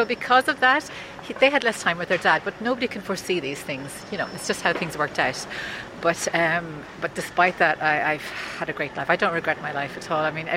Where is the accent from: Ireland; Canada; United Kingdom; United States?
Ireland; Newbridge, Kildare; moved away as an adult; I grew up in Newbridge, County Kildare.